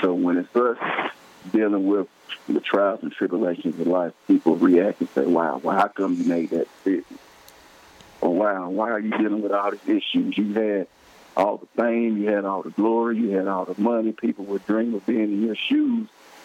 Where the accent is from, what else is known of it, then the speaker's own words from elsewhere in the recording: Atlanta, Georgia, United States; he was a guy that I looked up to growing up in Atlanta. You know, people always compared me to him in high school and even at Tennessee